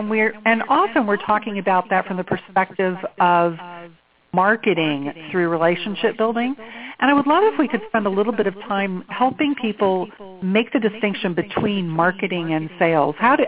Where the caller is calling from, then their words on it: Los Angeles, California, United States; I'm calling in from Los Angeles